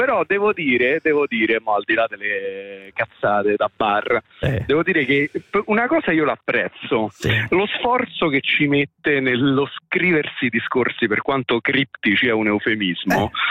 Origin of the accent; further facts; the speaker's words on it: Rome, Lazio, Italy; e io lo so bene perché essendo romano insomma ho molto a che fare